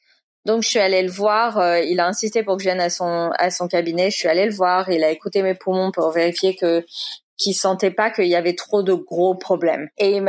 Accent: Boulogne-Billancourt, Île-de-France, France; vu que j'ai grandi à Boulogne, c'était le médecin que je voyais quand j'étais à Boulogne, qui est à 10 minutes de là où je vis actuellement

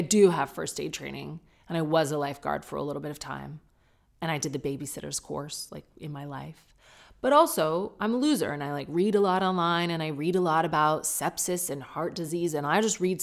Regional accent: United Kingdom; I'm British a bit enough to just act like it didn't happen.

